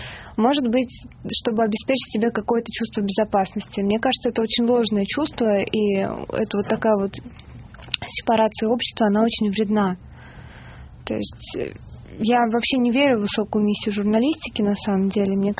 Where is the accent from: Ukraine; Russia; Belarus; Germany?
Russia; Yaroslavl, Yaroslavl Oblast; now in Moscow, Russia; Я сама не москвичка, понаехала из Ярославля.